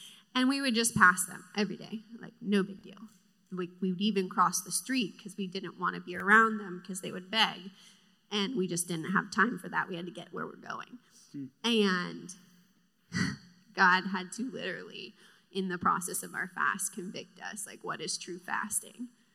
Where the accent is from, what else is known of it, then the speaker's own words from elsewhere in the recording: Florida, United States; I grew up in Florida, and I was not a believer. I did not grow up in the church.